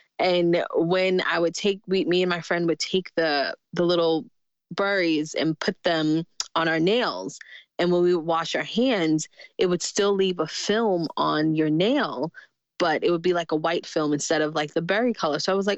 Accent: New York City, New York, United States; And outside of my house in Queens, New York, I grew up in Jamaica, Queens, New York, and we had this bush of berries.

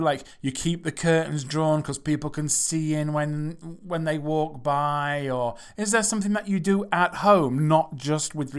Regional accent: England, United Kingdom; Thought they didn't, because we're English. We don't do that. It's too direct.

